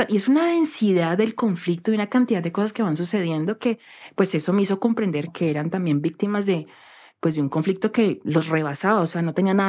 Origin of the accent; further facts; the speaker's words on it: Palmira, Valle del Cauca, Colombia; en mi casa, en mi pueblito, en Palmira.